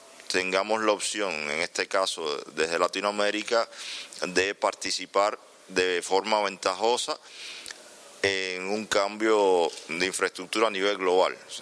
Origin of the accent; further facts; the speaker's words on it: Cuba; O sea, yo vengo de Cuba